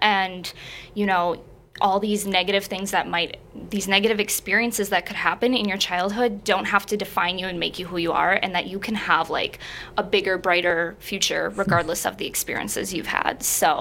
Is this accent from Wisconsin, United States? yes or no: yes; Wisconsin, United States; Yeah, I'm from Central Wisconsin.